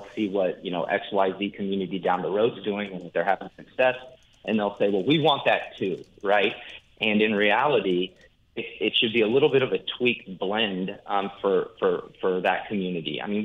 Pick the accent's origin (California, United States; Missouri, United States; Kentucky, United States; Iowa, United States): Iowa, United States; I'm from Iowa originally, so I love the movie Field of Dreams.